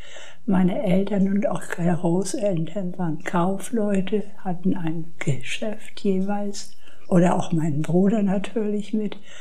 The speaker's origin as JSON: {"language": "German", "town": "Ludwigslust", "region": "Mecklenburg-Vorpommern", "country": "Germany", "tie": "born there", "said": "Ludwigslust, wo ich geboren bin."}